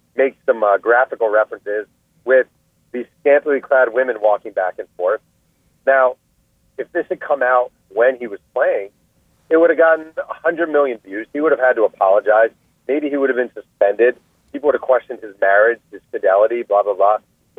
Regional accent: New York, United States; So I'm from New York. You're from Boston. We grew up in cities with competitive newspaper environments where it was dog-eat-dog

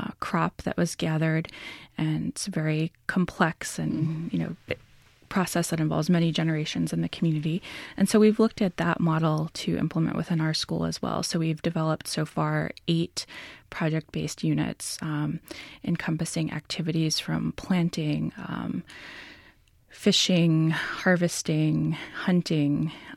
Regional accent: the Dakotas, United States; And I'm actually not from the Wampanoag tribe. I'm from the Standing Rock Sioux tribe. And so I grew up in the Dakotas.

